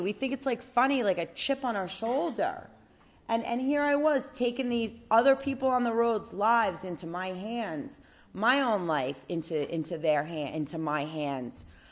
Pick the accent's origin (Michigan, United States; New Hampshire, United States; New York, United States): New York, United States; And my father, I grew up on Long Island, and my father's a volunteer firefighter.